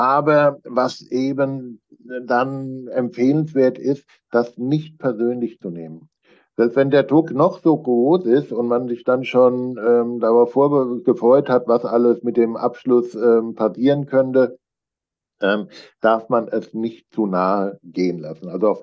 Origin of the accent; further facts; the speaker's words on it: Alzey, Rhineland-Palatinate, Germany; born there; moved away as an adult; now in Hamburg, Germany; Ich bin ein gebürtiger Rheinhesse, geboren in Alzey, kleines Weinstädtchen Mainz, Worms, Bingen, Bad Kreuznach.